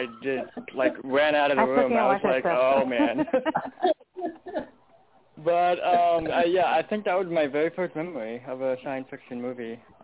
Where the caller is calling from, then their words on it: Portland, Oregon, United States; I'm calling from Portland, Oregon.